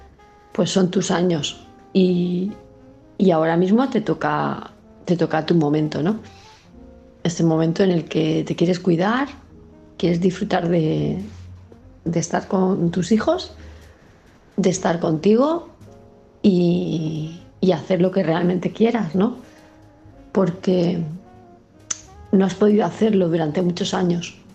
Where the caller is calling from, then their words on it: Palma, Balearic Islands, Spain; de Palma de Mallorca